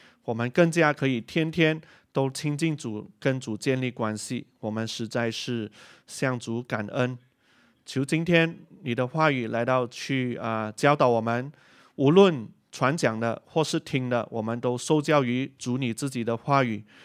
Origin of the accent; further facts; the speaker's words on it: Malaysia; now in Cardiff, United Kingdom; 我从马来西亚来，然后我是在2019年的九月服侍到现在，那么就有一年多的时间了。